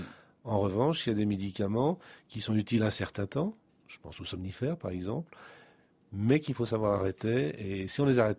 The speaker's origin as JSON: {"language": "French", "town": "Lyon", "region": "Auvergne-Rhône-Alpes", "country": "France", "said": "vous savez que je suis lyonnais"}